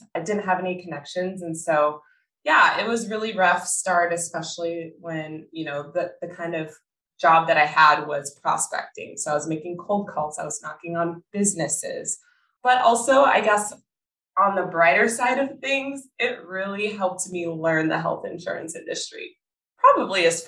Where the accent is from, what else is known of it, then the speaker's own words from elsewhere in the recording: Minnesota, United States; So I'm originally from Minnesota and I love traveling.